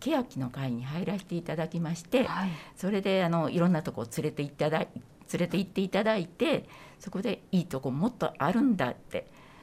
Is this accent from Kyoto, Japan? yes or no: yes; Maizuru, Kyoto, Japan; 私はあの前生まれも育ちも舞鶴でして、はい、あの小さい頃は愛宕山の山に登ったりとか、伊佐津川で泳いだりとか、はいはい、川に入って網持って魚を取ったりとか